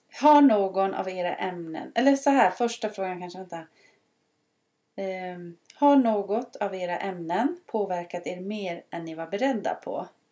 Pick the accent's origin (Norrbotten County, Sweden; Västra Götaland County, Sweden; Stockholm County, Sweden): Norrbotten County, Sweden; Haparanda; jag kommer ju från Haparanda.